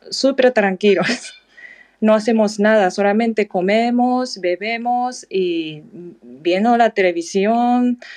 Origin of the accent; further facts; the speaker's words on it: Japan; Bueno, yo soy japonesa, entonces yo hablo de Japón.